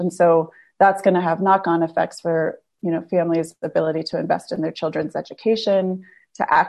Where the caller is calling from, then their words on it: Cambridge, Massachusetts, United States; I'm calling in from Cambridge, Massachusetts